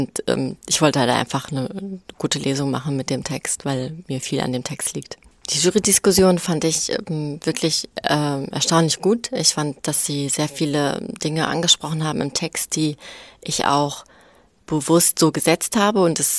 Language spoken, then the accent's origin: German; Solingen, North Rhine-Westphalia, Germany; ich komme ursprünglich aus Solingen und jetzt pendle ich zwischen Solingen und Leipzig hin und her im Moment.